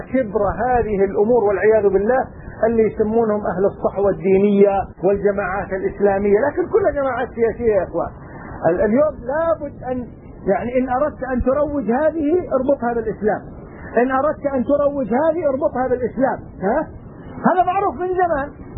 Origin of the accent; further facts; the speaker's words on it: Kuwait; الجماعات الرافضة اللي عندنا في الكويت